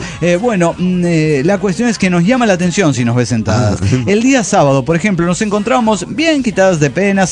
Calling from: Axochiapan, Morelos, Mexico; de Axiochapan, Morelos, México.

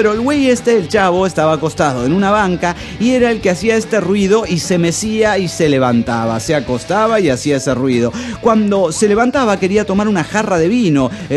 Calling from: Cancún, Quintana Roo, Mexico; de Cancún, Quintana Roo.

